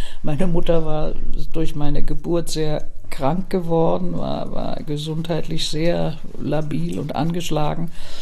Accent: Berlin, Germany; Ja, und Berlin ist meine Stadt und ich bin mit Leib und Seele immer noch Berlinerin, auch wenn ich mein ganzes Leben eigentlich hier im Bayerischen verbracht habe.

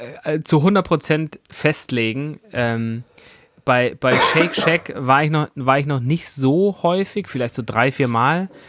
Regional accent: Swabia, Germany; ich bin ja eigentlich im Schwabenland aufgewachsen

